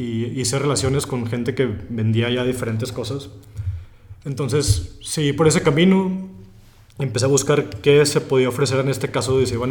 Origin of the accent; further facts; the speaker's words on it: Monterrey, Nuevo León, Mexico; tengo 30 años, soy de aquí de Monterrey, Nuevo León.